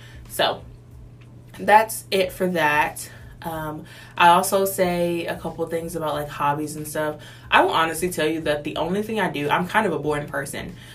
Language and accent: English; St. Louis, Missouri, United States; now in Kansas City, United States; So, and then I'm originally from St. Louis, and so after I graduated from Wartburg, I went to St. Louis for about a month and a half, and then moved to Kansas City, which is where I'm currently at right now.